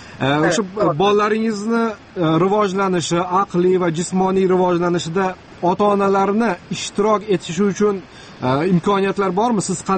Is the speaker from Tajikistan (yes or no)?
yes; Dushanbe, Tajikistan; Dushanbada men katta bo'lganman